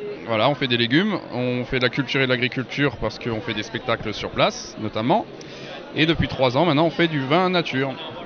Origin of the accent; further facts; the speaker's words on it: Herrlisheim, Grand Est, France; born there; moved away as an adult; now in Paris, France; Bah, en fait, je suis né à Erlisheim, à côté de Colmar, et à 18 ans, je suis parti à Paris